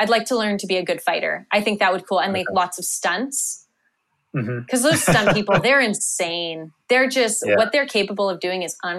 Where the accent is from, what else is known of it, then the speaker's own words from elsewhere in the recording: Canada; I'm Canadian